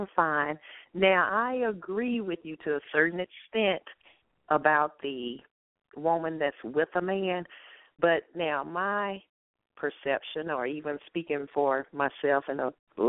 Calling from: Atlanta, Georgia, United States; I'm calling from Atlanta.

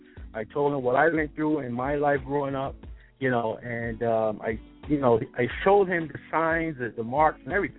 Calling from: Florida, United States; I'm actually calling from Florida, and he's in the schools here

